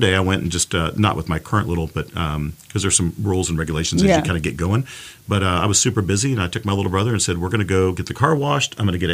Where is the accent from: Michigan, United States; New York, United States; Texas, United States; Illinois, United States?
Texas, United States; Houston; born there; But of course, I was born here in Houston, Texas, and really was born into chaos and poverty.